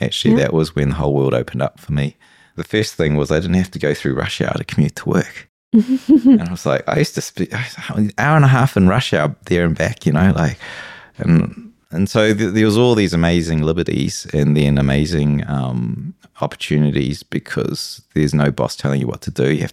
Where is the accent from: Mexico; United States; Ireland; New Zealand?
New Zealand; also born or lived in Hong Kong; I'm from a Chinese family, right? I was born in Hong Kong. Mm-hmm. I was raised in New Zealand.